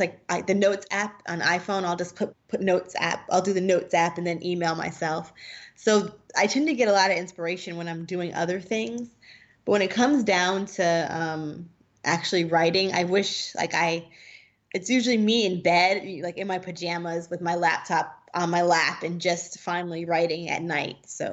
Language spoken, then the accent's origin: English; New Jersey, United States; And I'm from New Jersey and Stephanie Plum is from New Jersey.